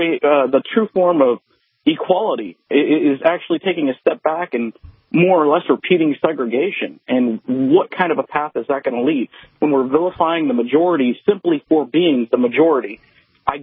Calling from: Salina, Kansas, United States; I'm actually in Salina.

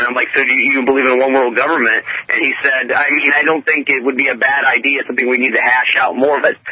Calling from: Athens, Ohio, United States; I'm calling from Athens, Ohio

